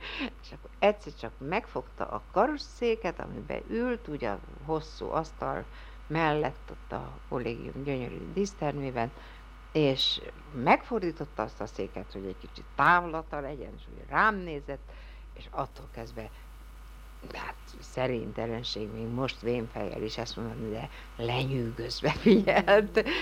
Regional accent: Târgu Mureș, Mureș County, Romania; Marosújvár születtem, 6 éves koromig ott éltem, aztán átköltöztünk Marosvásárhelyre, és valóban 20 éves koromig itt voltam, tehát itt jártam iskolába, és itt kezdtem el komolyabban verset mondani.

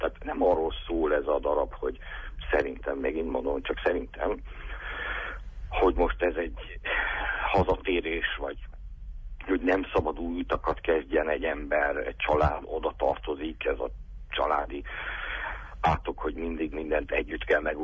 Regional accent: Oradea, Bihor, Romania; én nem vagyok erdélyi, tehát én Párciumi vagyok, nagyváradi vagyok

